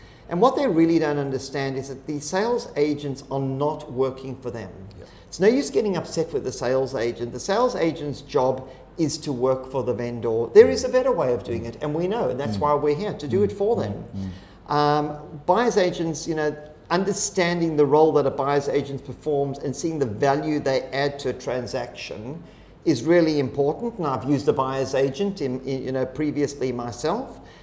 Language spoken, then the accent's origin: English; South Africa; moved away as an adult; now in Sydney, Australia; Got my real estate age license at 19 years old when I grew up in South Africa, and then went to work in the UK in the last 24 years in Sydney.